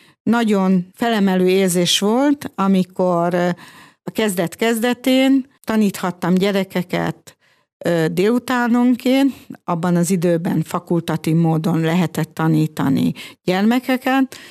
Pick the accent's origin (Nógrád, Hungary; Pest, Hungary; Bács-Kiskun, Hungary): Bács-Kiskun, Hungary; Kiskunhalas; Én Kiskunhalason születtem, ide jártam a középiskolába, a Szilárd Áron gimnáziumba